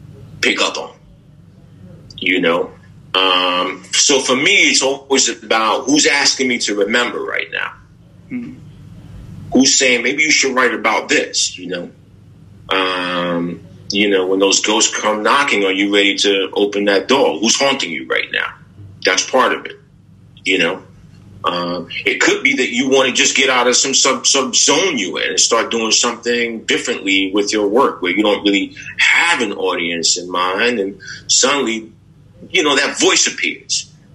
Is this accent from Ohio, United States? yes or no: no; New York City, New York, United States; the brothers I grew up with in East Harlem on 123rd and Lex, on 122nd and Lexington